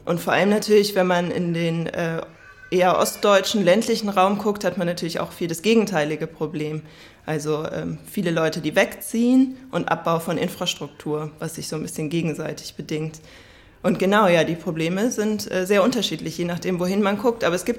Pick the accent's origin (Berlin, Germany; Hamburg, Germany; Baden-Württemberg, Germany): Berlin, Germany; Also ich komme selbst aus Berlin, tatsächlich auch nicht so weit von hier, wohnen meine Eltern.